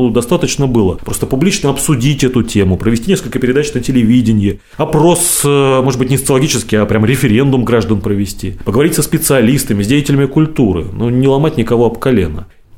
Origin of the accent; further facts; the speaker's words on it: Saint Petersburg, Russia; А мы, петербуржцы, хозяева города.